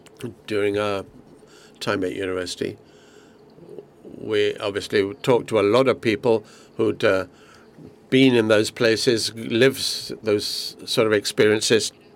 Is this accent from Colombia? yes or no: yes; Colombia; I'm also from Colombia, for obvious reasons.